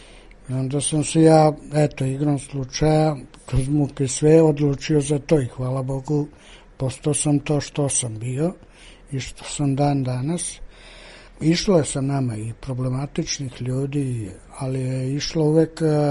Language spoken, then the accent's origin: Serbian; Mali Mokri Lug, Belgrade, Serbia; Inače, živeo sam kao dete u Malom Okrom Lugu od svoje prve godine do skoro kad sam se oženio.